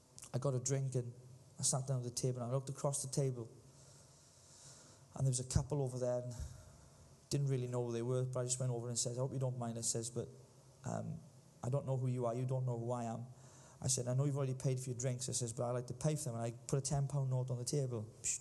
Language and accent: English; Llanelli, Wales, United Kingdom; I'm in Cwmbran. I'm from Llanelli.